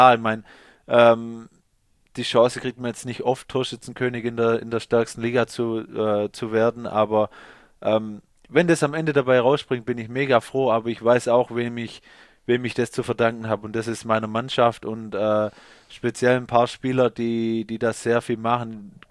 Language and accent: German; Dettingen an der Erms, Baden-Württemberg, Germany; Also er wohnt ja. jetzt in Dettingen-Ermst, da wo ich herkomme.